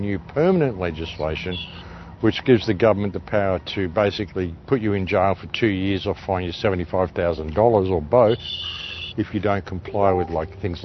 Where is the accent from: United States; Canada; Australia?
Australia; South Australia; South Australia South Australia, my home state, I was born in South Australia.